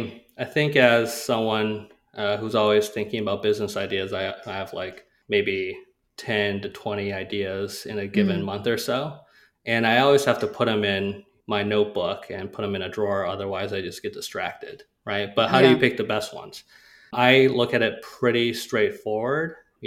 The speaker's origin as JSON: {"language": "English", "town": "Rochester", "region": "Minnesota", "country": "United States", "tie": "born or raised there", "said": "I grew up in Rochester, Minnesota. Mm-hmm. It's a small town."}